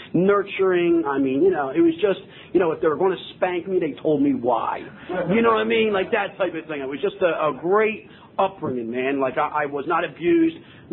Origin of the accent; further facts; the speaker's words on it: Philadelphia, Pennsylvania, United States; my story begins, you know, with my family in Philadelphia. I was born and raised in Philadelphia.